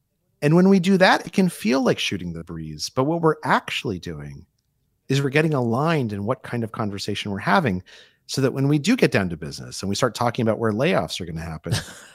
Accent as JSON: {"language": "English", "country": "United States", "said": "and I will say this as an American, sometimes when Aussies say things that they mean as sincere, it comes off to me as not that way."}